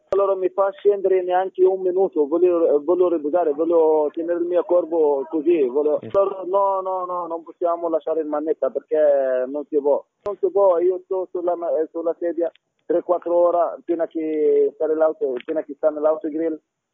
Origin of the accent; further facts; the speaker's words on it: Egypt; Italian is a second language; Perché io sono egiziano.